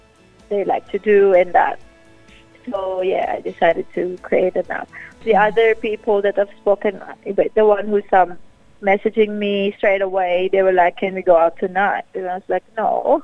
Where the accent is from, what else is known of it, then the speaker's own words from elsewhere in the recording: Philippines; That's how I was raised up in the Philippines.